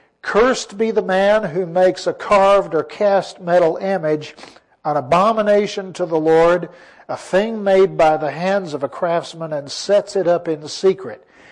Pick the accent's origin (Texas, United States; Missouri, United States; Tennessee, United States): Texas, United States; Junction; We have something kind of similar to that at for Resurrection Eve out in my hometown of Junction.